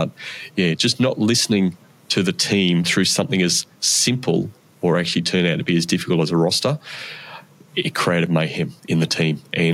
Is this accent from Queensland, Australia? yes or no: yes; Brisbane, Queensland, Australia; I was happy to move back to Brisbane because we were living in Sydney at the time. My wife wasn't from Brisbane, but I was from Brisbane and my family was in Brisbane.